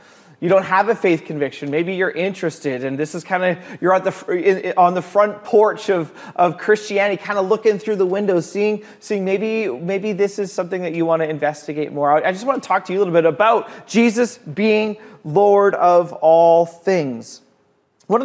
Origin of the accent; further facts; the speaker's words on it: Canada; there's something about being a Canadian that we're skeptical about anybody radical or anybody like this is the way forward